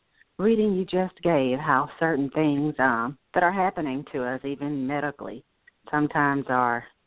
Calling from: Georgia, United States; I'm calling from Georgia.

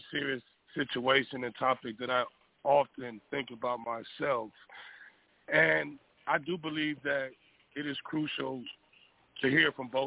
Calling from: California, United States; I'm calling from California.

